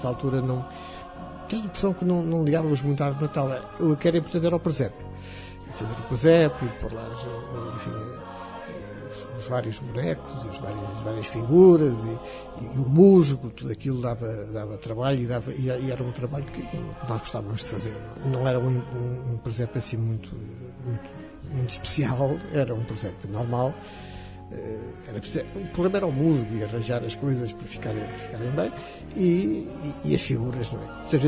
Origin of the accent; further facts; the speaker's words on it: Porto, Norte, Portugal; Eu sou do Porto, uma família tradicional, católica